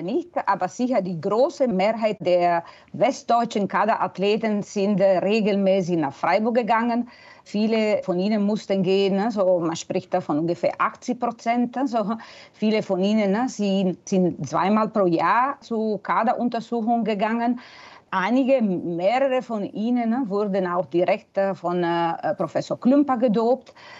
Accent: Italy; now in Germany; dass gewisse Sachen eigentlich in Deutschland laufen wie in meinem Heimatland Italien, also auch in der Bundesrepublik Deutschland.

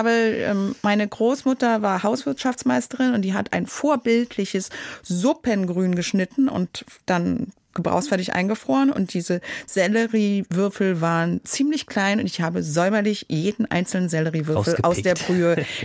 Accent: West Berlin, Berlin, Germany; Und ich bin in West-Berlin aufgewachsen, sehr behütet, habe immer zu Hause gewohnt

